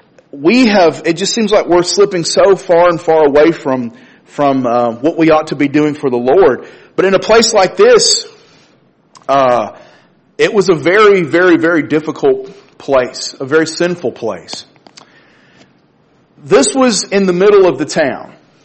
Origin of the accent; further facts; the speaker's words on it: Florence, Alabama, United States; And I was talking about my hometown, Florence. There's no interstate that comes through Florence.